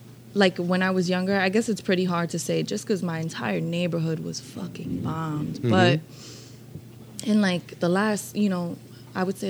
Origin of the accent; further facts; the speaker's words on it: New York, United States; No, no, no. I'm from New York. I say Basel.